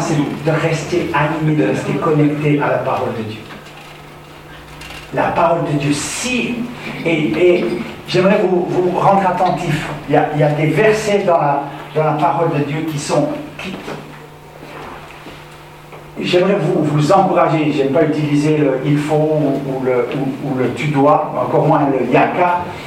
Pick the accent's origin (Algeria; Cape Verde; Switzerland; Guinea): Switzerland; Parce qu'en France, vous avez quand même un peu plus de raison d'avoir peur que chez nous en Suisse.